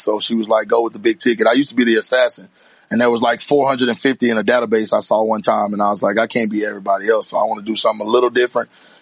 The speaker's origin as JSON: {"language": "English", "region": "Alabama", "country": "United States", "said": "See, I'm from Alabama, so like I kind of can bounce around because we don't really have a team."}